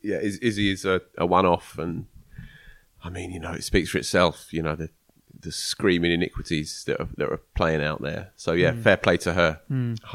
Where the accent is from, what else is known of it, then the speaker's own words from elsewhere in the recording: Chelmsford, East of England, United Kingdom; That's all I will say. I was there for Thursday and Friday. It's my hometown.